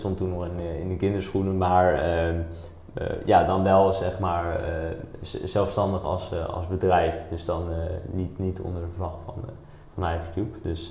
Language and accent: Dutch; Voorhout, South Holland, Netherlands; 25 jaar oud, geboren en getogen in Voorhout.